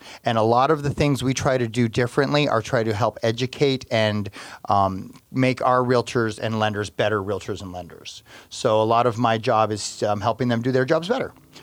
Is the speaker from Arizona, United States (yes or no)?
yes; Mesa, Arizona, United States; now in Tucson, United States; I was born in Tucson, and I grew up in Mesa, Arizona, just up north, suburb of Phoenix. Did all my schooling there, got my degrees up there as well.